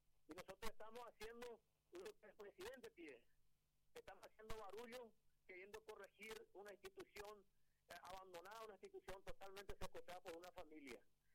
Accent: Paraguay; acá se sufre mucho, y somos paraguayos también

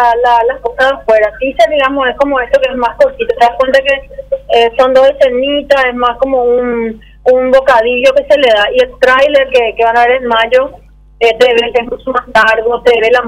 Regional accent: Paraguay; los paraguayos

